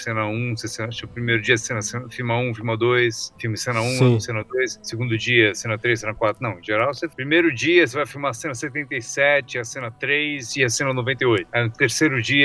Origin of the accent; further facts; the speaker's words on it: São Paulo, Brazil; Sim, eu sou daqui, sou paulistano